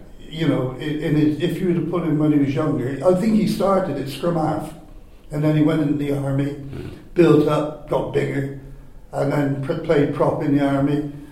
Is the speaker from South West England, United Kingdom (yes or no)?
yes; Gloucester, South West England, United Kingdom; I was born in Treadworth, roughish area of Gloucester at that particular time, or not rough, it was a nice area but poor, where I grew up and learned to play sport with my cousin Trevor and the boys there, all a little older than me.